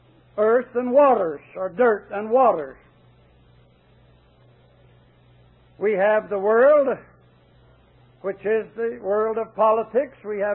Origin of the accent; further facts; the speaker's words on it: Tennessee, United States; They found out I was from Tennessee.